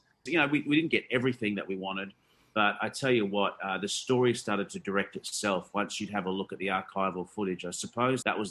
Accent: Queensland, Australia; And I grew up in Queensland in Australia, and being Aboriginal

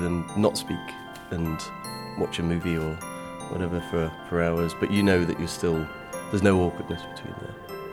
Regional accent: North West England, United Kingdom; now in London, United Kingdom; I'm originally from Lancashire, but I've lived in London now for 12 years or so.

